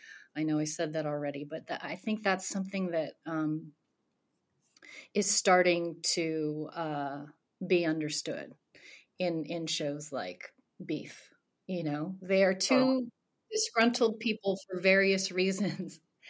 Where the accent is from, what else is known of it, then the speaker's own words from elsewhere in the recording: United States; I barely speak Thai. I am fully an American person.